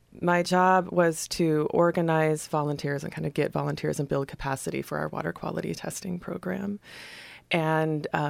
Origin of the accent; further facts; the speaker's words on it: Vernonia, Oregon, United States; I did. I grew up in Vernonia.